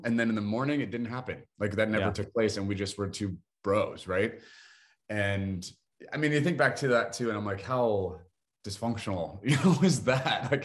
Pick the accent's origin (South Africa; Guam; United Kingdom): Guam; born there; I was born on Guam, which is a U.S. territory, but a Chamorro island. This is an island in the middle of the Pacific Ocean.